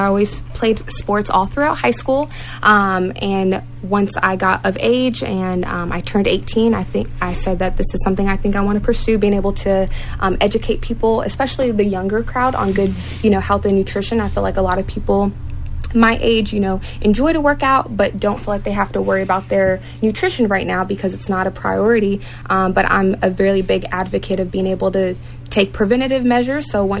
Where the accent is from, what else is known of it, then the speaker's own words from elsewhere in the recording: Fort Hood, Texas, United States; I'm from Fort Hood, Texas, so a little over an hour from here.